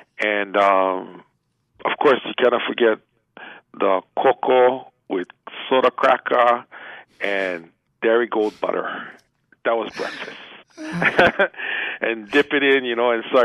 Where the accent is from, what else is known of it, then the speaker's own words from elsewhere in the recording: Kapa'a, Hawaii, United States; Born and raised in downtown Kapa'a, in the moku of Puna. And, born and raised in Kapa'a, and fortunately had a little hard upbringing.